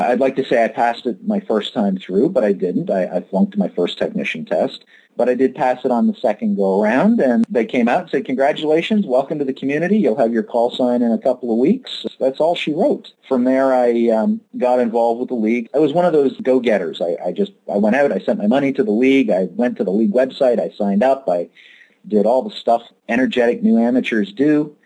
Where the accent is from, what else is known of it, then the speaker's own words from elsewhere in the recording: Canada; growing up in Canada, I was always wondering what those funny plates were that started VE3 something